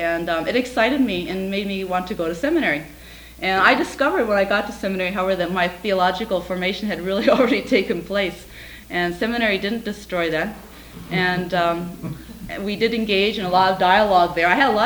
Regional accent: United States; And so I had a lot of things to work out and how I felt as an American, being in South America during that time.

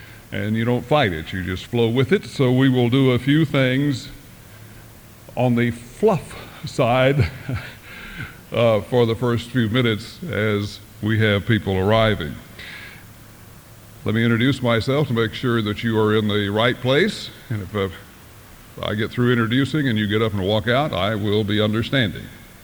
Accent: Pontotoc, Mississippi, United States; born there; to really give you an idea how small Pontotoc is, when I was born on October 24th, the merchants of Pontotoc, both of them, presented my mother and I with various gifts

